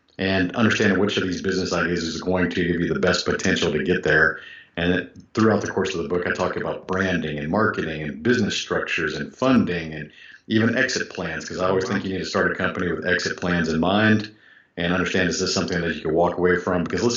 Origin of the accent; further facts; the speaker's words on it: Houston, Texas, United States; also born or lived in Japan / California; My mom is from Japan, and my dad was in the U.S. Marines. He was stationed there in the Vietnam War. And I was actually born in Japan and moved to, California for 1 year when I was a baby, and then Houston since I've been 2 years old. So, yes, I guess I'm a native Houstonian is what we call us.